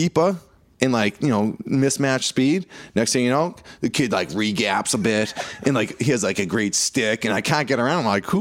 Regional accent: Avon, Massachusetts, United States; I grew up in Avon.

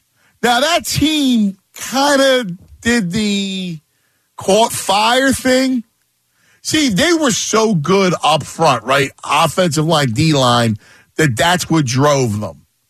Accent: Pennsylvania, United States; I'm from Delco.

